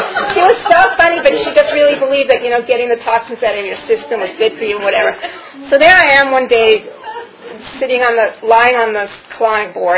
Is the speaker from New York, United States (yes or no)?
yes; New York, United States; also born or lived in Dallas, United States; And I'm from New York, but I was living in Dallas at the time, and I was visiting with my mother